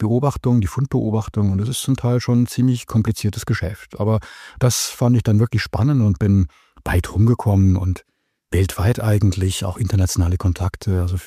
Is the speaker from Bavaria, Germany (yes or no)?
yes; Munich, Bavaria, Germany; Ich bin ja in München geboren und aufgewachsen und habe dort begann zu studieren in der LMU.